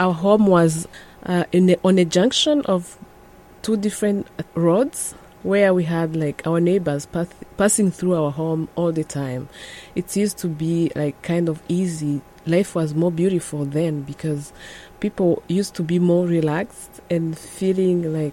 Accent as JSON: {"language": "English", "town": "Butare", "region": "Southern Province", "country": "Rwanda", "tie": "born or raised there", "said": "I was born and raised in Rwanda, in the southern part of Rwanda called Butare."}